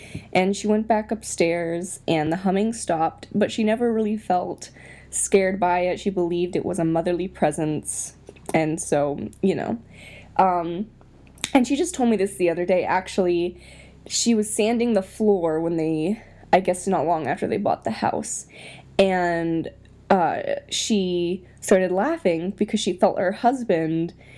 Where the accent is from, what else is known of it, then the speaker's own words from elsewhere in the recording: Maine, United States; Like I said, I'm from Maine